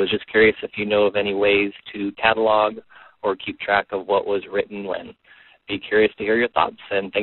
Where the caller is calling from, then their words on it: Turlock, California, United States; I'm calling from Turlock, California.